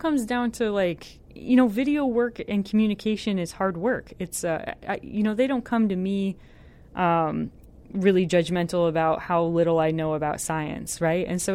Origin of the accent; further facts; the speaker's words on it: South Dakota, United States; We didn't. I mean, I grew up in South Dakota.